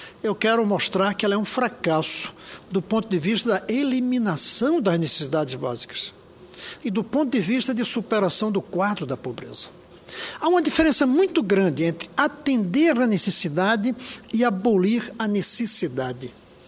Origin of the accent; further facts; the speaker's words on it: Northeast Region, Brazil; Sou nordestino e vi seca.